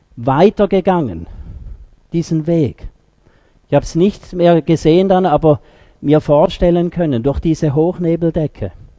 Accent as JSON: {"language": "German", "country": "Switzerland", "said": "Ist klar, als Schweizer habe ich dann nach dieser Luftseilbahn, oder?"}